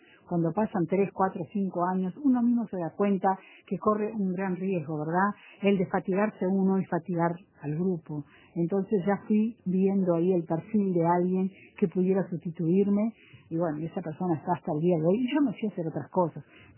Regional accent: Artigas, Uruguay; born there; Tengo 66 años, digo, hace 66 años, sí, bien digo, nací en Artigas.

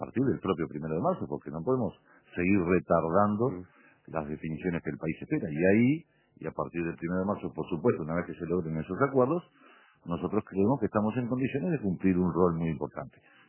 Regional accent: Lavalleja, Uruguay; me toca estar a mí, que yo soy de La Valleja

